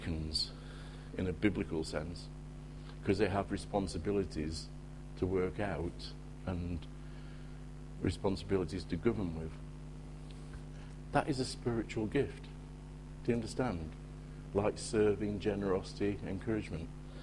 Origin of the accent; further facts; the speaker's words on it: England, United Kingdom; And because we're English, we need it most.